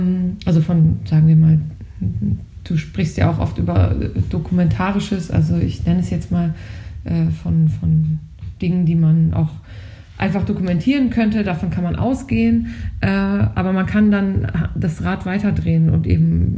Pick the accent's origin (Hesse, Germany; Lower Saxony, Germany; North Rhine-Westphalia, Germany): Lower Saxony, Germany; Ja, ich bin Ostfriesin.